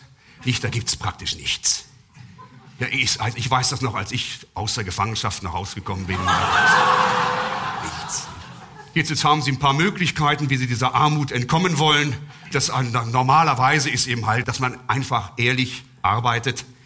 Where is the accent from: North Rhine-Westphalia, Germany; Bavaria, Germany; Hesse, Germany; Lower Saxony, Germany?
Lower Saxony, Germany; Braunschweig; Ich komme aus Braunschweig. Das kennen Sie vielleicht vom Vorbeifahren. Das ist halb so groß wie der Friedhof Melaten, aber doppelt so tot.